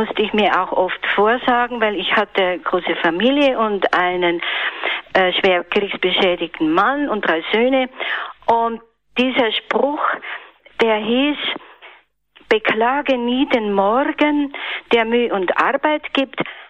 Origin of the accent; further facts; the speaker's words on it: Bavaria, Germany; Ich bin aus dem Raum München.